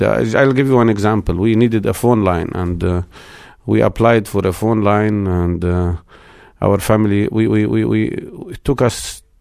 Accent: Ramallah, West Bank, Palestine; also born or lived in Jerusalem / Soviet Union; I was born in Jerusalem in 54, and then my father worked in Ramallah city, so we lived most of our life in that city. He originates from a village near Ramallah called Deir Hassani. So I grew up there

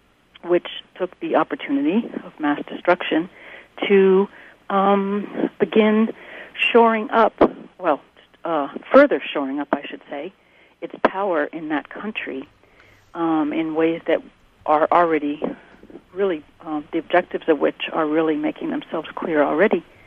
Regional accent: New Orleans, Louisiana, United States; also born or lived in Haiti; New Orleans, which is my hometown where I was born, raised, and live, and Haiti, which is a country that I've been living and working in and out of for 35 years now

